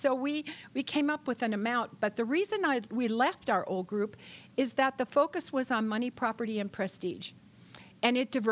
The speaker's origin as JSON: {"language": "English", "town": "Chicago", "region": "Illinois", "country": "United States", "tie": "born there", "lives_now": "Texas, United States", "said": "I was born in Chicago, Illinois. That's why I sound more like you than them, even though I've lived in Texas almost 40 years."}